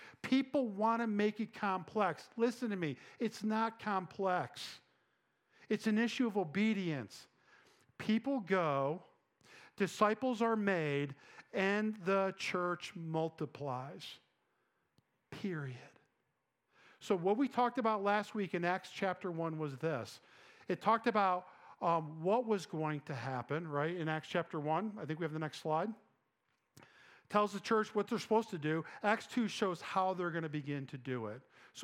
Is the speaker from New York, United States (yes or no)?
yes; Vestal, New York, United States; I love telling stories about growing up in Vestal and playing sports and things we did when we were kids and crazy things.